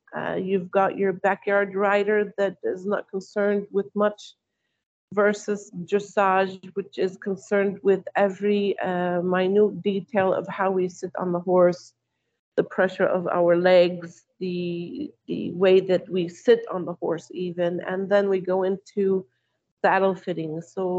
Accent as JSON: {"language": "English", "country": "United States", "moved": "as an adult", "lives_now": "Saudi Arabia", "said": "I'm from the States, but I have been living in Saudi Arabia for 24 years."}